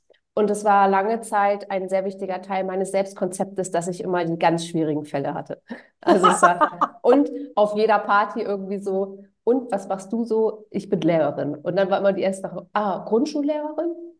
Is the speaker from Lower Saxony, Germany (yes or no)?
yes; Lower Saxony, Germany; Also ich komme hier ganz aus dem Norden. Ich komme aus der Nähe von Bremen. Es ist noch Niedersachsen, aber südlich von Bremen. Und ich lebe mit meinem Mann und meinen zwei Söhnen in einem Holzhaus.